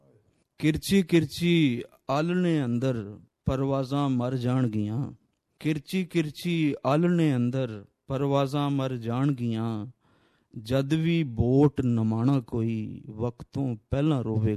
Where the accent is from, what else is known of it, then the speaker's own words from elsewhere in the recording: Kanjrur, Punjab, Pakistan; ਨਾਰੋਵਾਲ ਦੇ ਲਾਗੇ ਇੱਕ ਕਸਬਾ ਸੀ ਕੰਜਰੂੜ, ਤੇ ਉੱਥੇ ਅਸੀਂ ਜੰਮੇ ਹਾਂ ਜਨਾਬ। ਤੇ ਉੱਥੇ ਹੀ ਅਸੀਂ ਮੈਟ੍ਰਿਕ ਕੀਤਾ